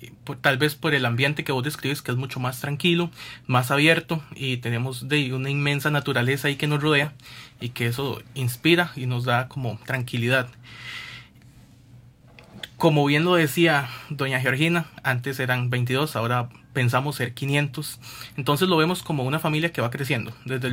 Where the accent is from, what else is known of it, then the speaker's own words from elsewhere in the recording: Golfito, Puntarenas, Costa Rica; En mi caso, por ejemplo, yo que soy de Golfito, soy una historia normal, porque vivo a escasos 10 minutos del campus